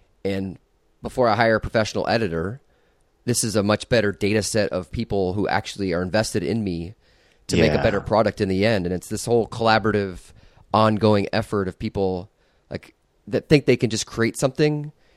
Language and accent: English; Iowa, United States; I grew up in Iowa. I say woods.